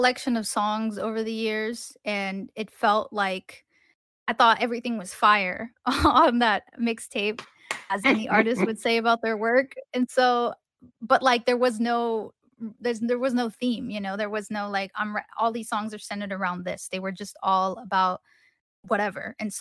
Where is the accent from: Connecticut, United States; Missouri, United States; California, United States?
California, United States; San Jose; I'm like, east side of San Jose. He's like, you know, you should rep for your city. And I was like, yeah, like I should rep for my city, and I should rep and from where I come from